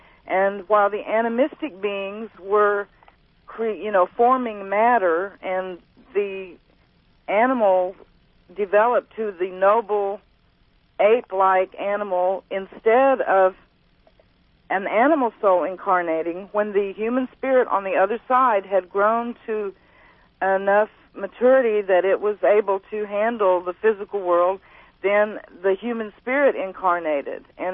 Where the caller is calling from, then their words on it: Tulsa, Oklahoma, United States; I'm calling from Tulsa.